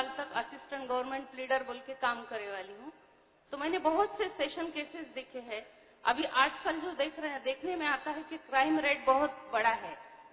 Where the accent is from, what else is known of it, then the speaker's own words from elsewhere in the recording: Nanded, Maharashtra, India; ओम शांति, मैं नांदेड़ महाराष्ट्र से हूँ।